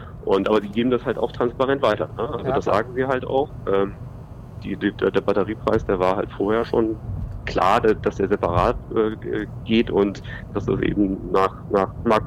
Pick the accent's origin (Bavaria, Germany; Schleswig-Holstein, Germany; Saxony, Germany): Bavaria, Germany; Munich; moved away as an adult; Also wir kommen eigentlich aus München und sind dann mit der Kinder ausgezogen.